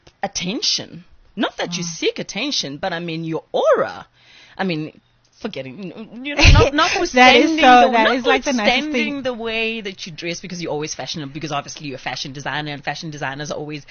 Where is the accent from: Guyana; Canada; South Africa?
South Africa; Soweto, Gauteng; I'm from Pimville in Soweto